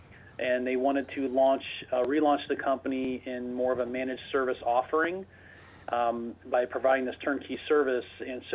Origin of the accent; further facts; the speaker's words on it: Ohio, United States; I'm a Midwestern kid. I grew up in Ohio, and I met my current business partners working for a startup in Boston.